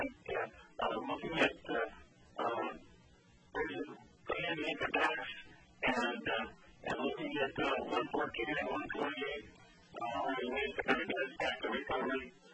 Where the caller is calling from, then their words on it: Alaska, United States; I'm calling it from Alaska, Alaska.